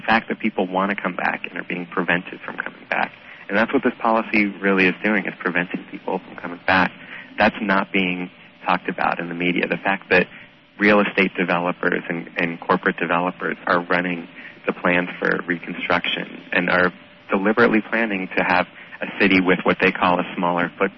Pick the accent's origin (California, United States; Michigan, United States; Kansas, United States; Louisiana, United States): Louisiana, United States; New Orleans; people are always asking me when I say that I'm from New Orleans, is everything rebuilt yet?